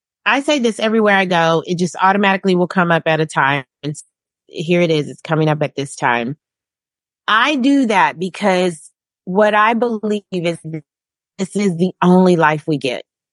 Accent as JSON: {"language": "English", "region": "Southern United States", "country": "United States", "tie": "born or raised there", "said": "I really, you know, I grew up in the South. And so in the South, you get married and you have kids and you get the house with the fence and the dog."}